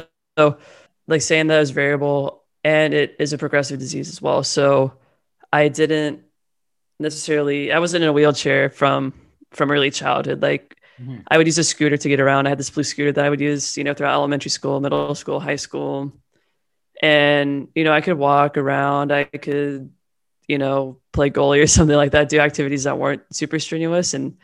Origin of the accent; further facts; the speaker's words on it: Newport Beach, California, United States; born there; So I was born in Newport Beach, so I haven't gone very far, back in 1997, so I'm 24.